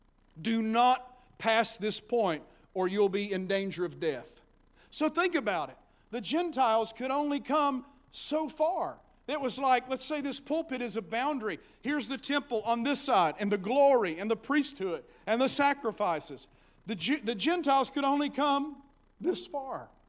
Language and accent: English; Virginia, United States; born there; But I'm an Appalachian hillbilly, which I am. Born in the mountains of Virginia. And when I get with other hillbillies, I have an instant affinity.